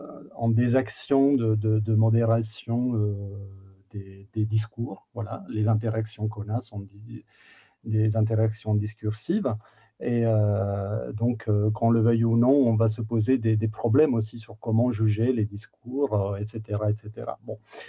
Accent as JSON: {"language": "French", "country": "Italy", "second_language": "French", "said": "en Italie, je suis italien, en Italie on n'a pas du tout ce débat"}